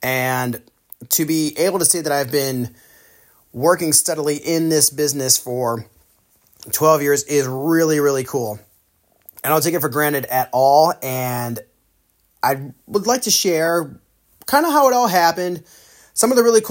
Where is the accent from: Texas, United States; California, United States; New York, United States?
New York, United States; Saratoga Springs; I was spinning my wheels up in my hometown of Saratoga Springs, New York, and I was just not my best.